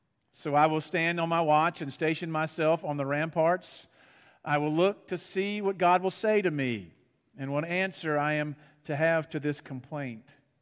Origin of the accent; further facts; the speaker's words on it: Memphis, Tennessee, United States; I remember back growing up on Sundays here in Memphis back in the 70s and 80s